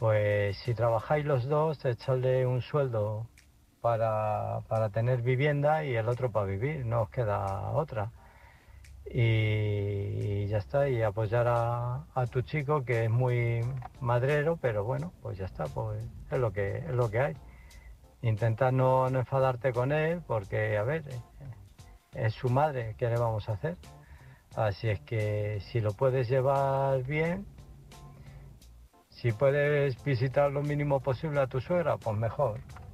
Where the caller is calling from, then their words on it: Illescas, Castilla-La Mancha, Spain; de Illescas